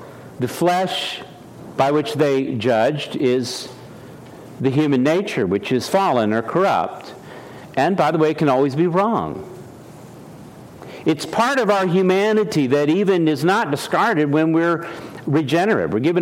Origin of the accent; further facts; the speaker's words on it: Washington, District of Columbia, United States; born there; I was told that I was born in Sibley Hospital in Washington, D.C., and shortly thereafter, they tore it down.